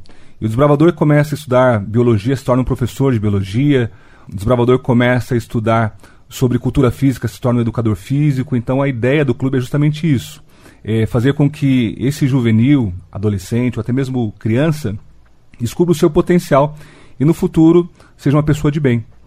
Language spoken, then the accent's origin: Portuguese; São Paulo, Brazil; now in Cascavel, Brazil; Eu sou de São Paulo, estou aqui há 5 anos